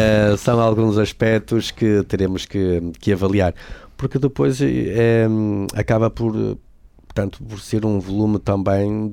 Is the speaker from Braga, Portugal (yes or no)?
yes; Lousado, Braga, Portugal; eu sou sócio aqui do Braga e também sou sócio do Gil Vicente e da minha terra do Desportivo de Lousado